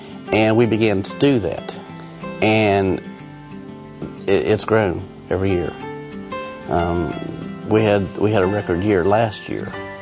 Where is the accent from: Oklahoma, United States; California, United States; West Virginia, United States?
West Virginia, United States; We are from Central West Virginia. We pastor a small church in Parsons.